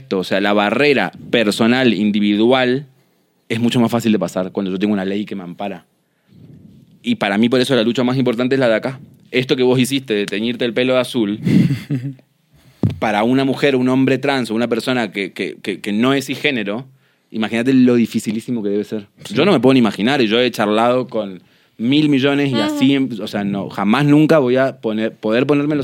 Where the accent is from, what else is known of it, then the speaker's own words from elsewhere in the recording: Argentina; en la provincia de donde yo soy, que es una de las provincias más pobres de Argentina